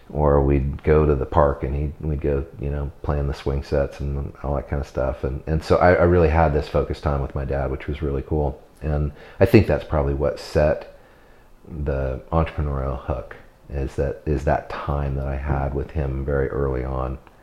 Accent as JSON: {"language": "English", "region": "California", "country": "United States", "tie": "born or raised there", "said": "I had this incredibly lucky and awesome childhood of being able to grow up in Napa Valley, which is relatively unusual thing."}